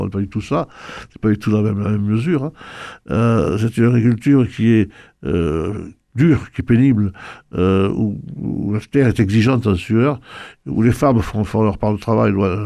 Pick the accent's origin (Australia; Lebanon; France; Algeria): France; Occitanie; Et il n'y avait pas, d'ailleurs, chez moi, en Ariège, il n'y avait pas ce type de paysage, ça n'existe pas.